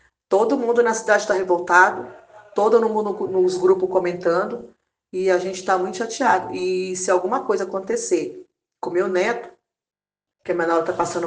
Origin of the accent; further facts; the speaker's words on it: São Paulo, Brazil; A gente está aqui na cidade há pouco tempo, tem 7 meses. Nunca saí, vim de São Paulo, da cidade perigosa